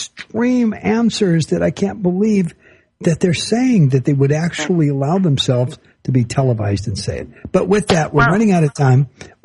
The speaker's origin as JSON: {"language": "English", "country": "United States", "said": "I'm an American all the way across the board."}